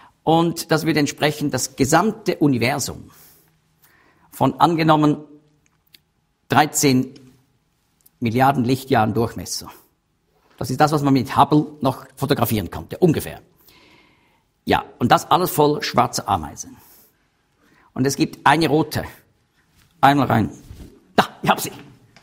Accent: Zurich, Switzerland; born there; Ich wurde in Zürich geboren.

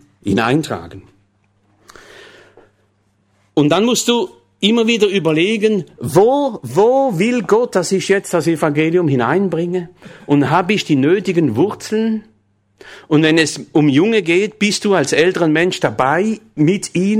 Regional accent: south of France, France; Ich bin halt ein Franzose, gell? Kommt vom Süden.

